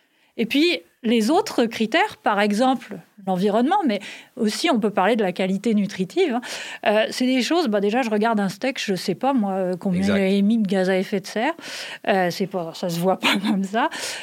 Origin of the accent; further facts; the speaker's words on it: France; Ben, moi, je viens de France.